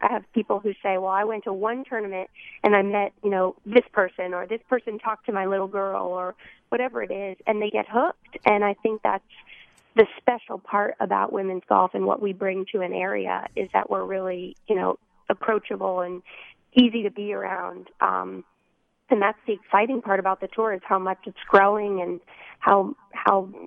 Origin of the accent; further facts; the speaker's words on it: Florida, United States; I grew up in South Florida, but going to school in the Carolinas